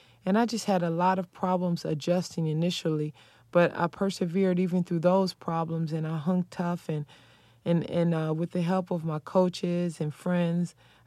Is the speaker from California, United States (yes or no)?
yes; Los Angeles, California, United States; Growing up in Watts, you're kind of surrounded by your environment, and that's it.